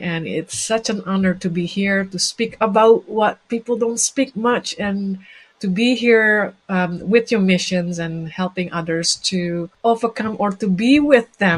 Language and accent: English; Indonesia; now in Canada; I came from Indonesia. This is like 25 years ago.